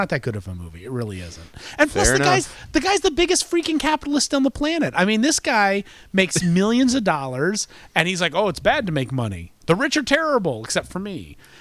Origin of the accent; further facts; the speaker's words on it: Flint, Michigan, United States; He literally goes and talks to his priests that he grew up with when, back in my hometown of Flint, Michigan.